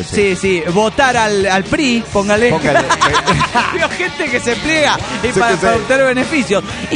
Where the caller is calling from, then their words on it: Tuxtla Gutiérrez, Chiapas, Mexico; Desde Tuzla Gutiérrez, Chiapas, lagarto tripulante de la nave, estoy por acá de vuelta